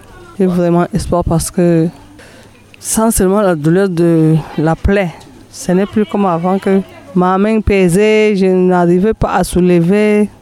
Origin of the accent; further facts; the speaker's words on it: Tokombéré, Far North, Cameroon; born there; je suis née à Tokombéré en 1975, je suis ménagère.